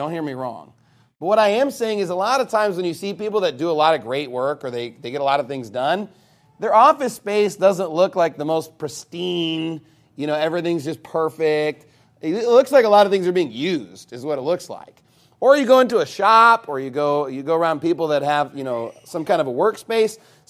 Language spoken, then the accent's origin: English; Texas, United States; growing up in Texas and especially in the Panhandle area